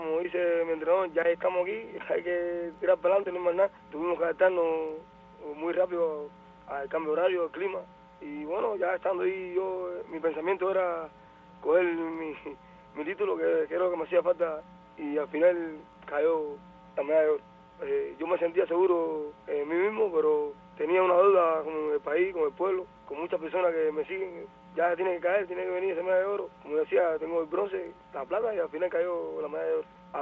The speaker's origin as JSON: {"language": "Spanish", "town": "Fomento", "region": "Sancti Spíritus", "country": "Cuba", "tie": "born or raised there", "said": "yo pensando cómo estarle a la gente de mi pueblo, todo el mundo contento, porque aquí en Fomento y en la provincia, que yo sepa, de la historia, el único que sea el campeón del mundo soy yo."}